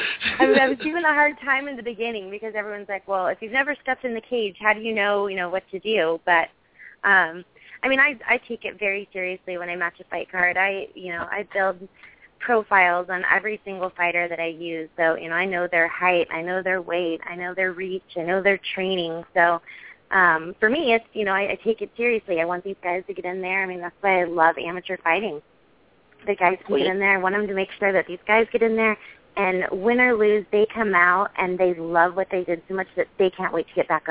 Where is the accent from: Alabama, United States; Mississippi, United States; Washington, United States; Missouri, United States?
Alabama, United States; I'm from Alabama, so wrestling is our lot, you know, is livelihood there.